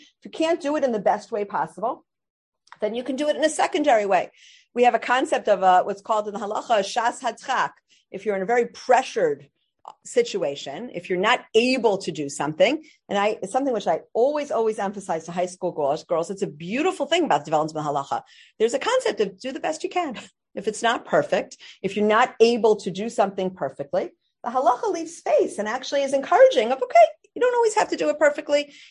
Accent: Teaneck, New Jersey, United States; She made aliyah with my father about 15 years ago to be living in Yerushalayim, but we grew up in Teaneck.

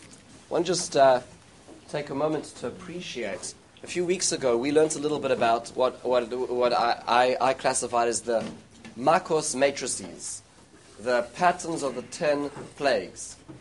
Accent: North Dakota, United States; Now, I'm from North Dakota, so I've never met a Jew in my life

